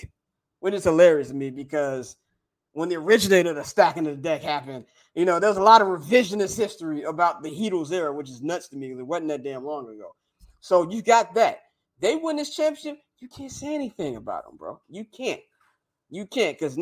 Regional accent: Chicago, Illinois, United States; Now, I'm biased because I'm from Chicago.

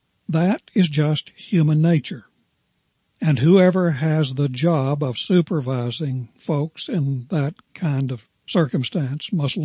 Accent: West Virginia, United States; I noticed that in my days of growing up in West Virginia.

